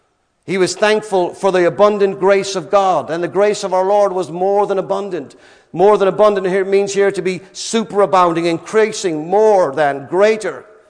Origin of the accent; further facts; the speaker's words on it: Ireland; When I was a boy growing up in Ireland, across the soccer fields, there was a canal.